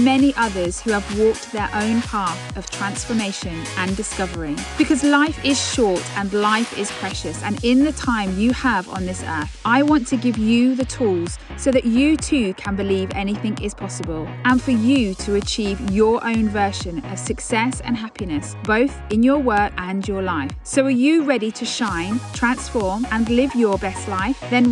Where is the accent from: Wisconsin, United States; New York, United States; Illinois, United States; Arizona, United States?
Arizona, United States; Phoenix; from Phoenix, business owner, serial goal-getter, adventure seeker